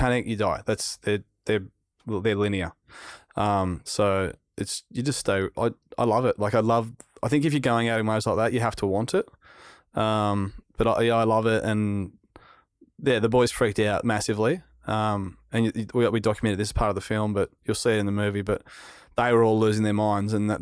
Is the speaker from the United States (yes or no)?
no; Narrabeen, New South Wales, Australia; Yeah, like I grew up in Narrabeen. Damien Hardman was in my street. He was a world champion surfer.